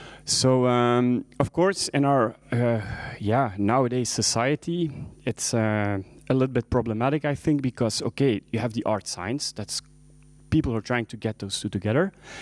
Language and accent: English; Ghent, Flanders, Belgium; English is a second language; So I come from Belgium and I live in Ghent.